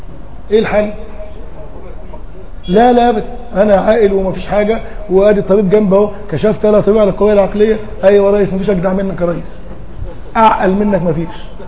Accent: Egypt; احنا كمصريين

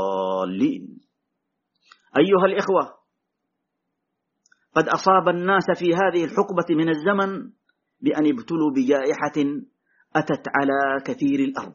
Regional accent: Saudi Arabia; اللهم احفظنا بحفظك واحفظ بلادنا المملكة العربية السعودية من كل بلاء وفتنة

